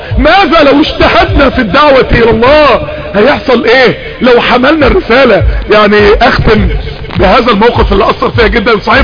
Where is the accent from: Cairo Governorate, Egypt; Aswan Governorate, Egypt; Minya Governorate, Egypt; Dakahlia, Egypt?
Dakahlia, Egypt; Mansoura; عندنا في المنصورة في ناس ساكنة على المشاية